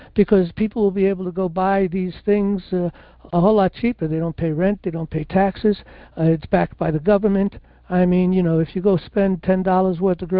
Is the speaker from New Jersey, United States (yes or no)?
no; Bronx, New York, United States; But I grew up in the Bronx. If you've grown up in the Bronx or Brooklyn or Queens, it's a little different. Well, a lot different than Manhattan.